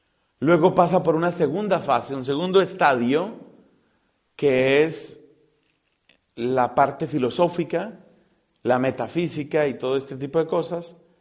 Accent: Colombia; En mi país, por ejemplo, los sindicatos, la mayor parte de los sindicatos fueron fundados por la iglesia. Resulta que los prelados y en particular los arzobispos de Bogotá

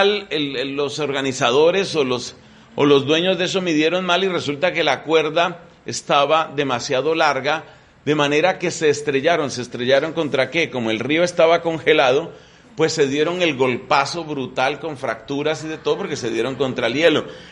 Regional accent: Colombia; El nombre que se utiliza en mi país es teguas.

